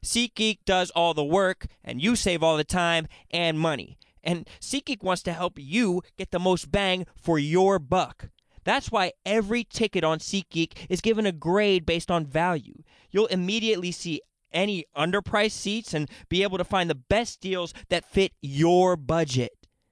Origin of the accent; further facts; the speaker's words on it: Philadelphia, Pennsylvania, United States; Philly, and I went to Penn State.